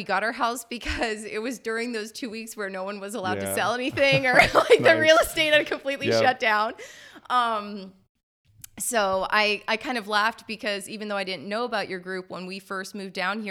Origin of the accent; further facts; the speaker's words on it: Pennsylvania, United States; And we're both from this area. I'm from the Lehigh Valley.